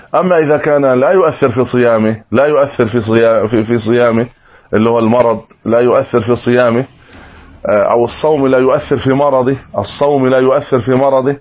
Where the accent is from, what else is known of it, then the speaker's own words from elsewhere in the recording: Egypt; عندنا في مصر صاع الطعام تقريبا 3 كيلو